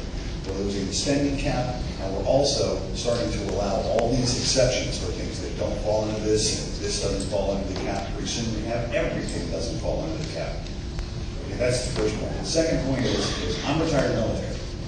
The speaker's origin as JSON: {"language": "English", "town": "Tampa", "region": "Florida", "country": "United States", "said": "I'm from Tampa. I think I'm the only person so far that's over from Tampa or anywhere in the region."}